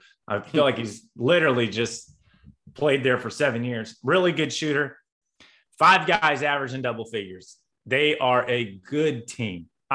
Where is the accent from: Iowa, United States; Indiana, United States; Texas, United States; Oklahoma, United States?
Indiana, United States; Not my hometown team, but you know, the team from my home state, very familiar with Coach Painter